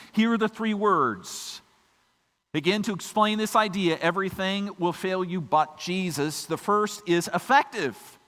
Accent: Iowa, United States; I am from Iowa, of course.

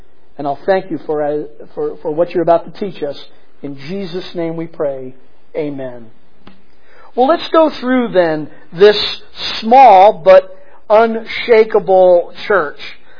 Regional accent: Reading, Pennsylvania, United States; born there; you may end up close to where I was born in Reading, Pennsylvania.

